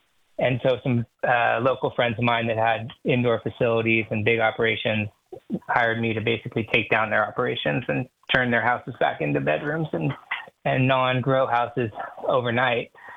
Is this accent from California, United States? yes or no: yes; California, United States; I grew up in Humboldt, grew up around many family members, people that were in the industry.